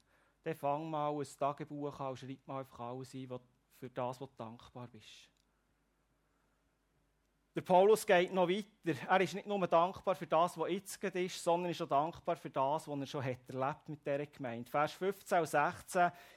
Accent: Switzerland; wir als Schweizer, wir könnten fast alle in diese Kerbe schlau sagen, wir sind so überreich beschenkt.

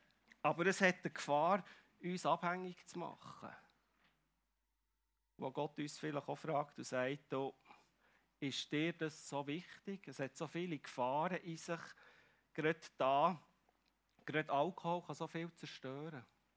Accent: Switzerland; Ich weiß nicht, ob wir das als Schweizer manchmal ein bisschen zu wenig erleben.

